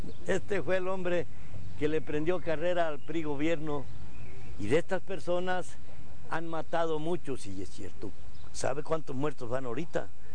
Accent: El Salvador; Yo soy del Salvador, sí.

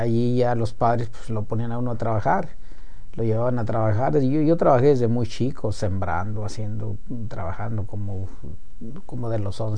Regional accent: El Tarengo, Mexico; born there; Nací en El Tarengo.

